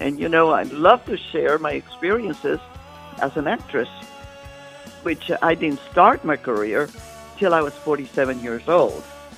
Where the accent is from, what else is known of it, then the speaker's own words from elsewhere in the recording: Texas, United States; moved away as an adult; now in Los Angeles, United States; We lived in Texas, we're from Texas.